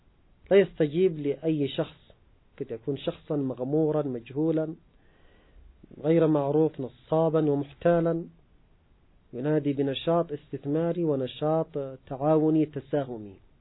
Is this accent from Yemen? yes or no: yes; Yemen; لاحظ الوضع عندنا في اليمن